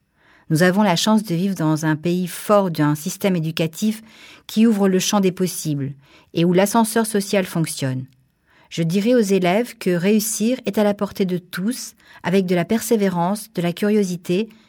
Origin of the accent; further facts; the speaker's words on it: Nouvelle-Aquitaine, France; J'ai grandi à la Plaine d'Ozon